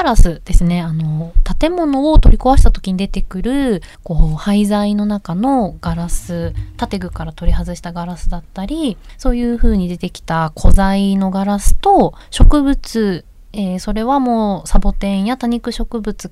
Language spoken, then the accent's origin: Japanese; Shiga, Japan; also born or lived in Tokyo; 強制的にというよりは自ら滋賀県なんか余白ある気がするみたいな感じで